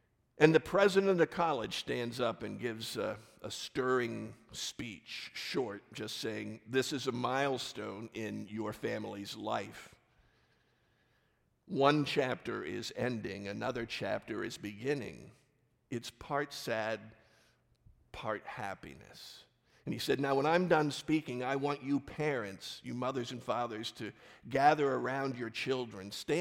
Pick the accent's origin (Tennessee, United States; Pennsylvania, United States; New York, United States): Pennsylvania, United States; Pittsburgh; hello, we're from Pittsburgh